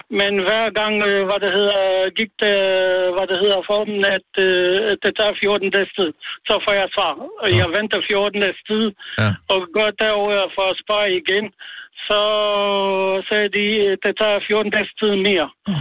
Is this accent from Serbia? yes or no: yes; Serbia; now in Denmark; Jeg er oprindelig fra Jugoslavien.